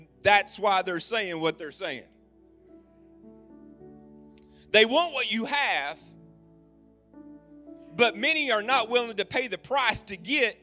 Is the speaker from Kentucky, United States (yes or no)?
yes; Reidland, Kentucky, United States; We're from Paducah, Kentucky. I grew up in Reedland. You got a Reedland here? Played basketball for Reedland High School.